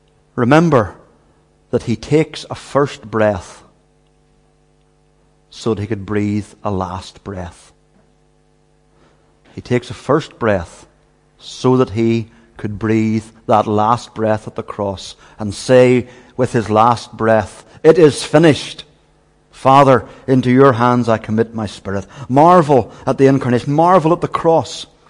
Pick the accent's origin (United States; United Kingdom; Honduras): United Kingdom; Belfast, Northern Ireland; born there; she was born in Chicago, and I was born in Belfast, and yet God caused our paths to intersect in Letterkenny